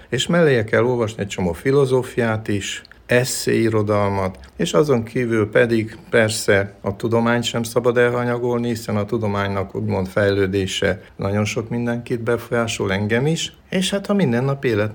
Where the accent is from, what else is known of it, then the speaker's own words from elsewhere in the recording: Târgu Mureș, Mureș County, Romania; also born or lived in Aiud; nagyanyeden születtem, nagyon korán elkerültem onnan. Marosvásárhelyi vagyok, gyakorlatilag orvos, és írogatok verseket.